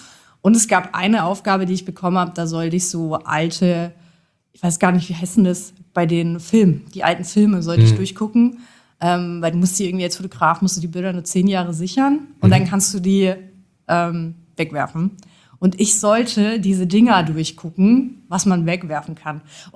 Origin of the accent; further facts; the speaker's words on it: Jena, Thuringia, Germany; Ja, also ich komme auch aus Jena